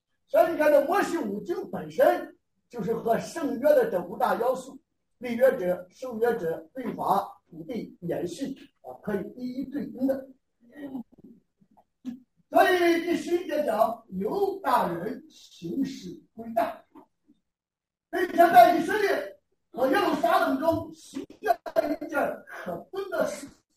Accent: China; 这个概念我们中国人能理解

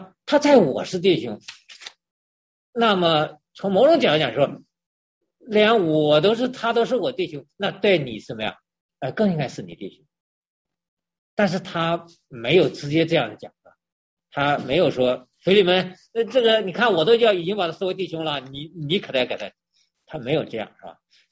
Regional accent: China; 很像我们中国人，我们要先套关系哈，我们要先向近乎。

